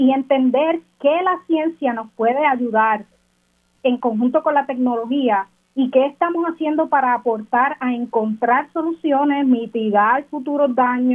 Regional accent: Puerto Rico; yo soy la única puertorriqueña, así que me enorgullece muchísimo estar ahí.

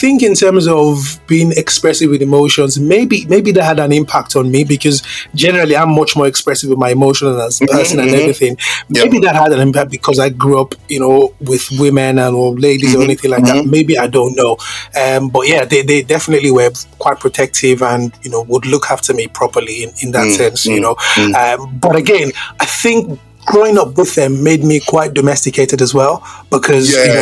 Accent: Nigeria; So obviously, you know, I grew up in Nigeria, like, you know, mm-hmm. all of us did, yeah.

